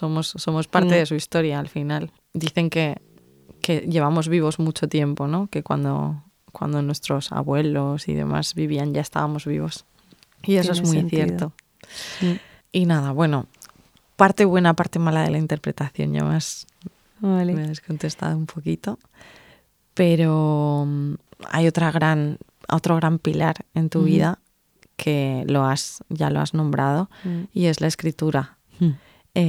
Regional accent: Argentina; now in Bilbao, Spain; Cuando nos vinimos de Argentina a Bilbao, pues bueno, pues ya tuvo que dejar de ejercer.

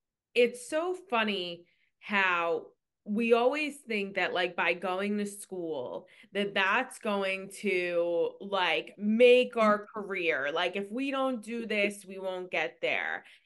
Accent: New York, United States; as you know, I'm from New York, you're in California

